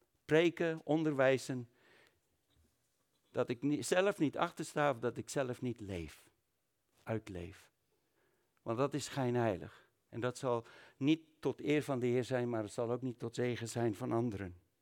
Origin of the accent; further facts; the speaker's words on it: South Africa; pa, ik ben een Zuid-Afrikaan.